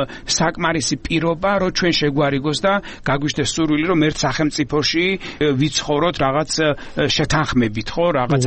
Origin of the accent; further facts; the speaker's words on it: Samegrelo-Zemo Svaneti, Georgia; მეც ასე ვთქვათ მეზობელი კუთხიდან ვარ სამეგრელოდან ვარ წარმოშობილი